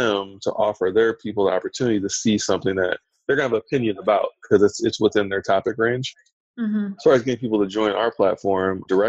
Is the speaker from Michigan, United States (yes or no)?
yes; Lansing, Michigan, United States; I'm from Lansing, Michigan, Detroit, right? So I grew up in a car culture.